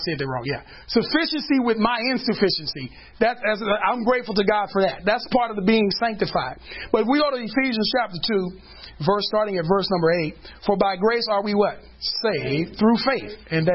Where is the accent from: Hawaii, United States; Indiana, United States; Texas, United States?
Texas, United States; Dallas; But I'm from Oak Cliff. Okay? I'm from the hood side of Oak Cliff.